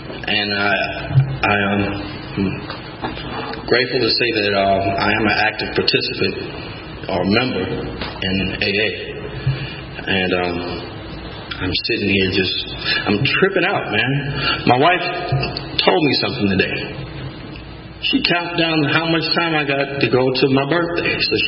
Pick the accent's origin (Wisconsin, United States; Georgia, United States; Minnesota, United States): Wisconsin, United States; Milwaukee; I'm from Milwaukee, Wisconsin, so a lot of y'all down here would probably call me a Northerner, a Yankee.